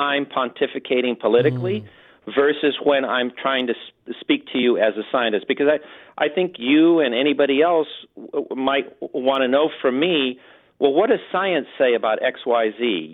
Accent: Los Angeles, California, United States; still that kid from East L.A. I was born in East L.A. on the wrong side of the track.

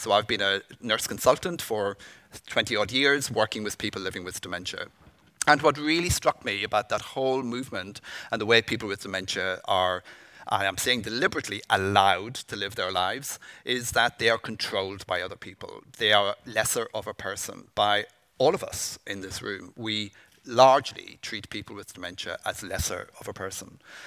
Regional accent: Ireland; also born or lived in United Kingdom; now in Sydney, Australia; I'm Irish and in the UK, and been in this role for about 2 years here in Sydney.

